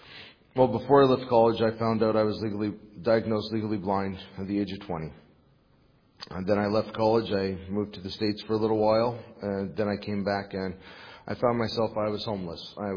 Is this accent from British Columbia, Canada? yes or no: no; Chatham, Ontario, Canada; Okay. I grew up in Chatham, Ontario.